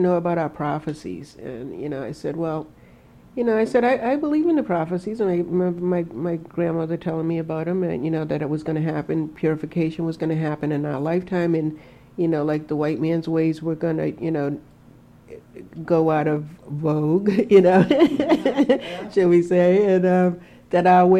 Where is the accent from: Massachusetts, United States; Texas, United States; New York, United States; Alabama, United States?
Massachusetts, United States; Mashpee; because growing up in Mashpee, you were related to everybody by blood or marriage